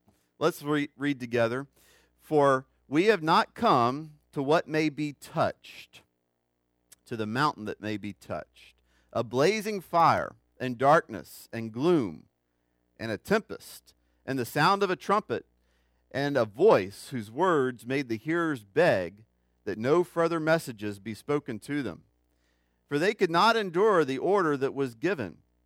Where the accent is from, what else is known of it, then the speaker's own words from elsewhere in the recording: Mississippi, United States; Now, you know I'm from Mississippi, so I can't call the Hogs real well.